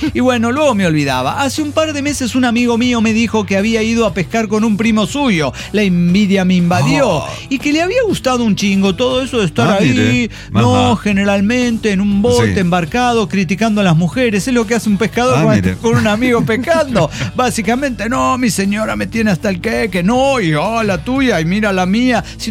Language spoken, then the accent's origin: Spanish; Ensenada, Baja California, Mexico; tenemos que ir porque somos de Ensenada, Baja California.